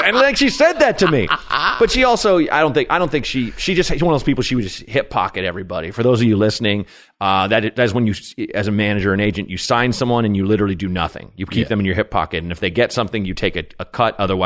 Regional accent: Portland, Oregon, United States; We shot it in a former porn theater in Portland, Oregon, my hometown, the Paris.

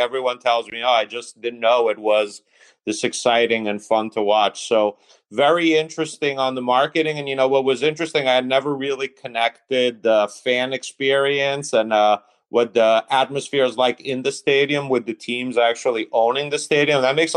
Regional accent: Italy; now in Boston, United States; I'm based here in Boston. I grew up in Italy.

